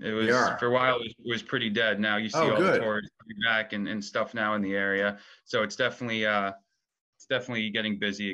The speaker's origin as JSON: {"language": "English", "town": "Yonkers", "region": "New York", "country": "United States", "tie": "born or raised there", "said": "I grew up in Yonkers, just outside the city, just outside okay. the Bronx, more specifically. So you know, I was there for most of my childhood."}